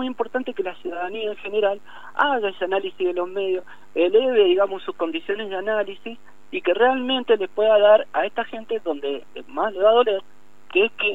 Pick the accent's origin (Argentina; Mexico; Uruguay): Argentina; Malargüe, Mendoza; porque aparte nosotros somos de Malargüe